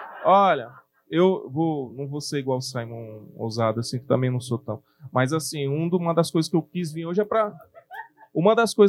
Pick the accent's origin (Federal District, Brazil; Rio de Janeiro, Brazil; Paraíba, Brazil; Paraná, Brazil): Federal District, Brazil; Brasília; Eu sou de Brasília.